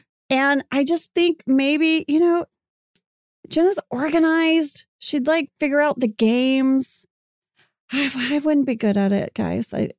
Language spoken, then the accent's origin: English; Indonesia; I grew up in Indonesia and we had a bidet.